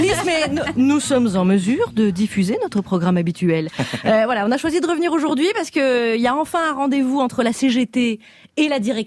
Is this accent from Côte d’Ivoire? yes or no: no; Liège, Wallonia, Belgium; Vous venez du côté de chez moi en Belgique, à Liège le 21 mars.